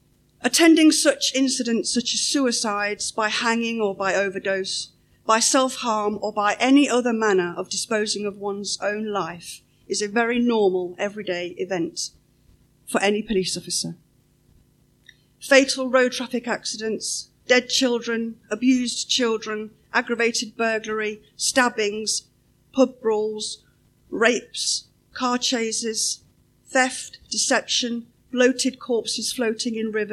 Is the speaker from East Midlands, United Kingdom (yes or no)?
yes; Leicester, East Midlands, United Kingdom; born there; I was born in Leicester, in England, to an English father and a Danish mother.